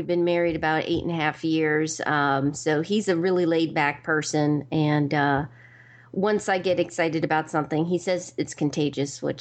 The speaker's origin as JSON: {"language": "English", "region": "New York", "country": "United States", "tie": "born there", "also_born_or_lived": "Georgia / Maryland / Virginia", "lives_now": "Raleigh, United States"}